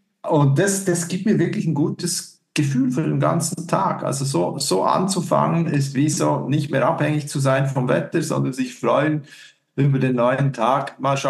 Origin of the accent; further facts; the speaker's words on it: Switzerland; Ich als Schweizer